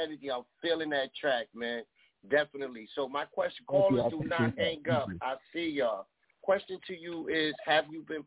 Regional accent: Bronx, New York, United States; I'm from the Bronx, but I'm out here in the Midwest.

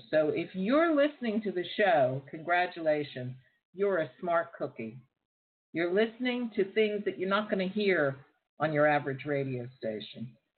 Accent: United States; now in London, United Kingdom; Being an American myself, I'm very proud to be an American. I'm not so sure about the politics these days, but I'll always be proud to be an American. And I live in London

